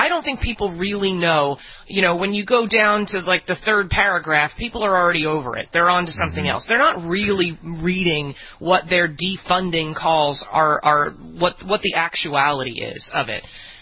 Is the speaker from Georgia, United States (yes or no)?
no; New Jersey, United States; And how come every car in every small town, the town I grew up in New Jersey, is like a mile long and a mile wide